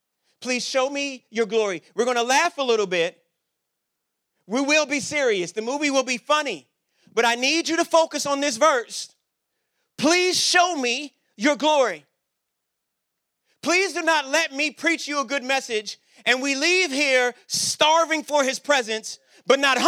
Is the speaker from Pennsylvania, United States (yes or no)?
no; Washington, District of Columbia, United States; I'm from Washington, D.C. You may have been here when I've said that.